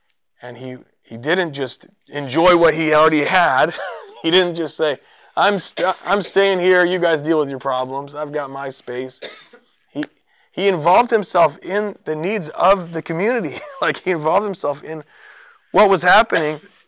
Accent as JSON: {"language": "English", "town": "San Diego", "region": "California", "country": "United States", "tie": "born there", "also_born_or_lived": "Rhode Island", "said": "And we were from California. I was born in San Diego."}